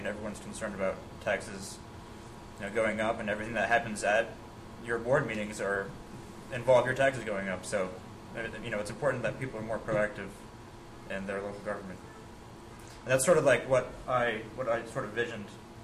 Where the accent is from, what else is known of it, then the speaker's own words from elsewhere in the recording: Rhinebeck, New York, United States; In Northern Dutchess County, where I'm from Rhinebeck